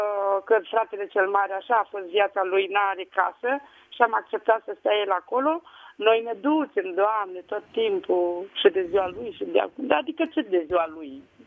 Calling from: Tulcea, Tulcea County, Romania; din Tulcea.

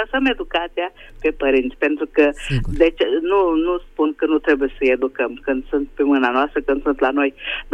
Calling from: Budapest, Hungary; vă sunt din Budapesta.

